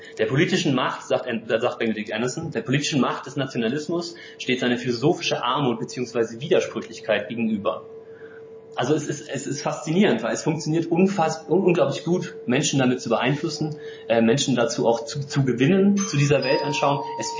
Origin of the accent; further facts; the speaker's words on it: Germany; born there; Ich bin zwar in Deutschland geboren, ich habe einen deutschen Pass